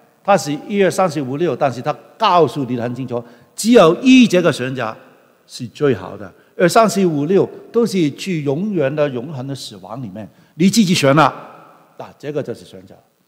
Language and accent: Chinese; Guangdong, China; 我们广东人是扑心扑命，有没有听过？